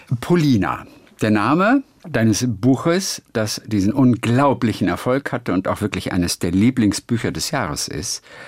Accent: Wedemark, Lower Saxony, Germany; ich bin aufgewachsen in der Wedemark.

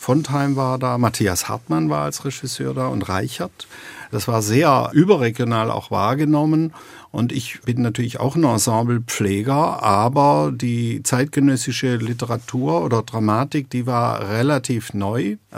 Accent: Konstanz, Baden-Württemberg, Germany; naja, ich komme jetzt aus Konstanz, also hinter den sieben Bergen.

